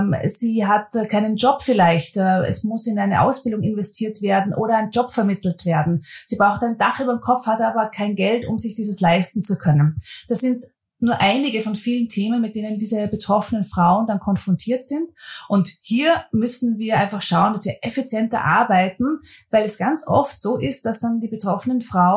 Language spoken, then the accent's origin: German; Mondsee, Upper Austria, Austria; Ich bin ein Landkind. Ich komme aus Mondsee in Oberösterreich und pendle auch zwischen Mondsee und Wien und dem Rest der Welt.